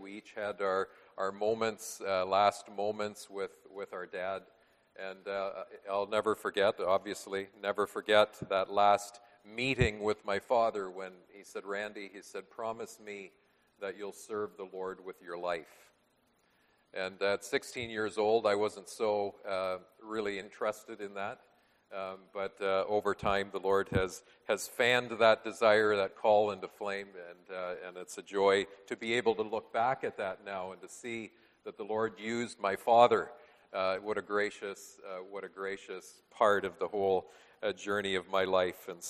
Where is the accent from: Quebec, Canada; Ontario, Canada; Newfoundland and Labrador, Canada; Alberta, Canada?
Ontario, Canada; St. Jacobs; By way of introduction, I come from the St. Jacobs area, Waterloo County.